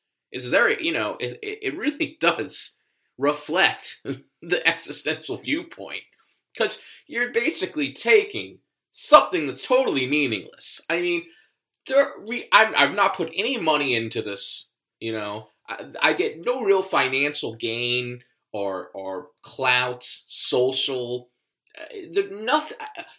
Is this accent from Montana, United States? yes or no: no; Florida, United States; You know, football, I was raised in South Florida.